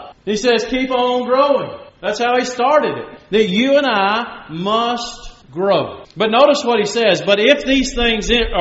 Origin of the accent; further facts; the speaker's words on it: Texas, United States; And I'm a simple individual from East Texas, born and raised in East Texas.